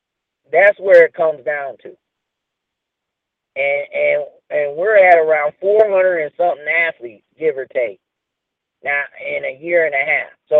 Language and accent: English; Midwest, United States; I'm from the Midwest, and we known for work ethic.